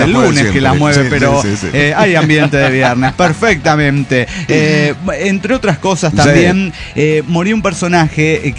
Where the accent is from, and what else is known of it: Argentina